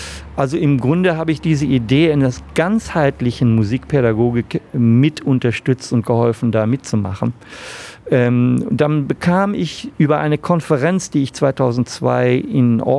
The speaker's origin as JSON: {"language": "German", "country": "Germany", "accent": "German", "said": "Mein Akzent, der deutsche Akzent im Englischen, oder bei mir so ein bisschen hin zum französischen Akzent im Englischen, der wurde immer sehr gemocht."}